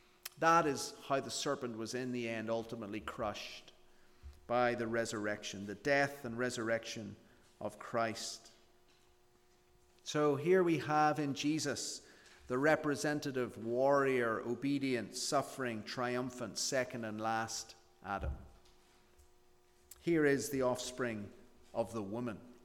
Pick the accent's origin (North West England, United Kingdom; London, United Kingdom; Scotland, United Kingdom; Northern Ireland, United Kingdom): Northern Ireland, United Kingdom; Belfast; I'm from Belfast.